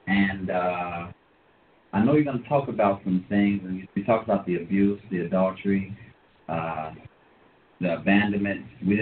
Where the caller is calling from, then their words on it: Charlotte, North Carolina, United States; from Charlotte, North Carolina.